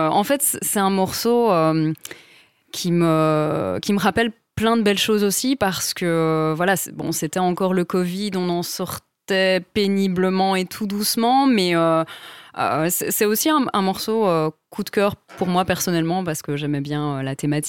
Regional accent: Belgium; peut-être aussi qu'en tant que Belge, on s'est dit « Ouh, on va arriver là-bas en France

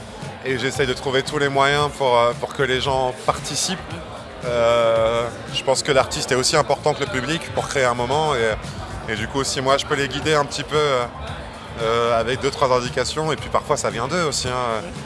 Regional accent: Egypt; J'ai grandi en Égypte, donc on allait en vacances avec ma famille à la mer Rouge

